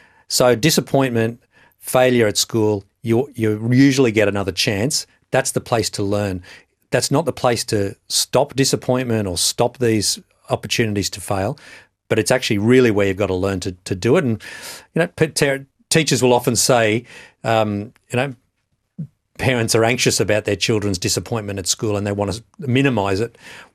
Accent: New South Wales, Australia; I come from New South Wales.

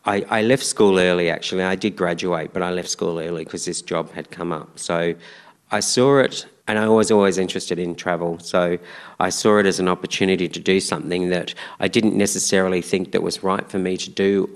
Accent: Mordialloc, Victoria, Australia; Well, growing up in Mordialloc was, you know, it was just sort of a normal environment for a kid to grow up in the suburbs, really.

